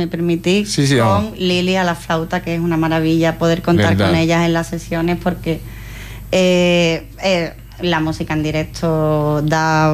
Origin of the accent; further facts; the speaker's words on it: Andalusia, Spain; somos todas andaluzas. Somos cinco mujeres, todas okay. andaluzas, y de diferentes sitios de Andalucía, desde Granada, Málaga, Sevilla, Cádiz.